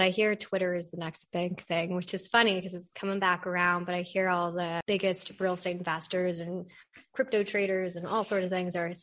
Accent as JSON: {"language": "English", "region": "California", "country": "United States", "moved": "as an adult", "lives_now": "Cincinnati, United States", "said": "So I'm originally from California."}